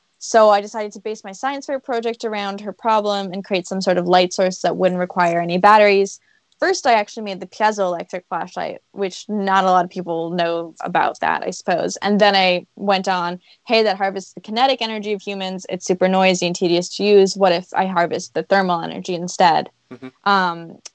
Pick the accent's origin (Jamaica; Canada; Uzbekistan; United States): Canada; But I love camping. I'm Canadian. I love camping.